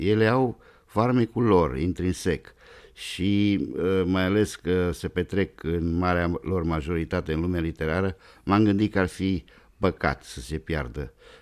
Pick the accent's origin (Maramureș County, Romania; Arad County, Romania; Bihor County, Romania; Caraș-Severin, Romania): Maramureș County, Romania; La un moment dat în satul meu din Maramureș a venit o trupă de circari